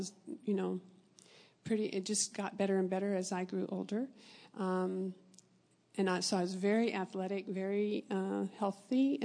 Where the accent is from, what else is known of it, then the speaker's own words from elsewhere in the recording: Arizona, United States; And so my parents moved us the next year to Arizona. And I grew up in Arizona.